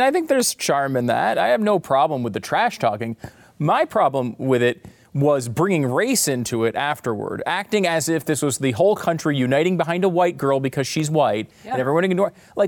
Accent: Connecticut, United States; And, and that includes growing up in Connecticut when, like, UConn was really Geno Auriemma and all that was going on.

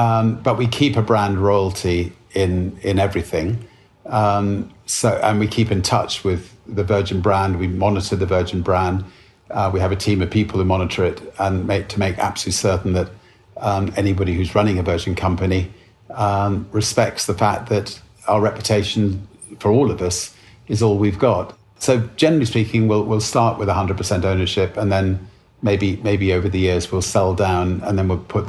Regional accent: United Kingdom; Being British, order some tea.

